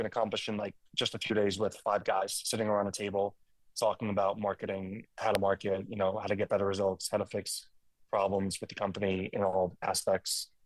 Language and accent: English; Long Island, New York, United States; Yeah, so I'm from Long Island, New York, which is roughly just an hour outside the city itself. And it's absolutely amazing. I love where I'm from. I'm 15 minutes from the beach, an hour from the city